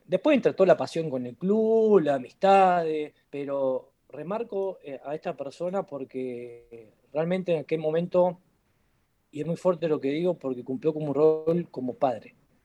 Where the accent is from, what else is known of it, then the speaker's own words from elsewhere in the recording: Chajarí, Entre Ríos, Argentina; yo vengo de Chajarí, venía de Chajarí, de un club que entrenábamos en una plaza.